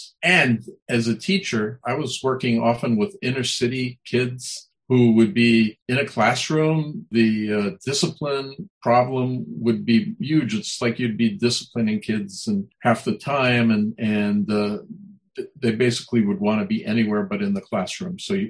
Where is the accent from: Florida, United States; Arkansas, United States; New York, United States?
New York, United States; so I grew up in New York, but I was always nature boy, and I always loved to get out of the city.